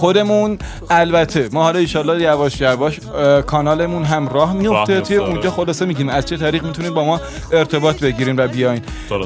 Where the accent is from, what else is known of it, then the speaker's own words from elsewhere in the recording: Iran; کلا ما ایرانیام دنبال حاشیه ایم همیشه،